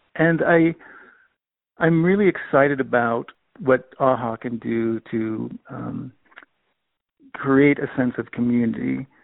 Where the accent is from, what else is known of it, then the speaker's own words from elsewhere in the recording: Philippines; also born or lived in Singapore; I grew up elementary school in Singapore and high school in the Philippines.